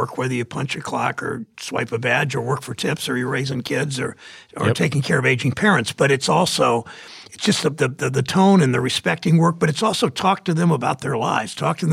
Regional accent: Mansfield, Ohio, United States; I grew up in Mansfield, and you know, people often leave for job opportunities, leave for school, don't come back

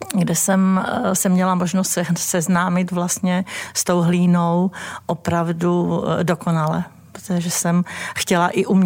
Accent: Malčice, Košice Region, Slovakia; also born or lived in Michalovce; Já jsem se narodila sice v Michalovcích, ale žila jsem 8 let na vesnici, která se jmenovala Malčice. Správně Malčice, protože to je východ. A v podstatě jsem vyrůstala s několika generacemi

